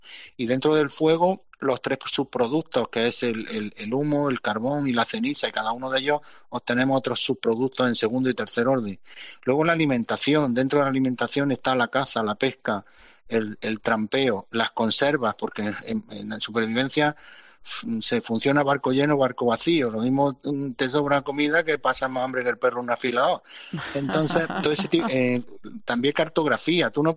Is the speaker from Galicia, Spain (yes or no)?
no; Granada, Andalusia, Spain; el día que llegó la luz en Granada, pues yo soy de Granada, a las 3:00 de la mañana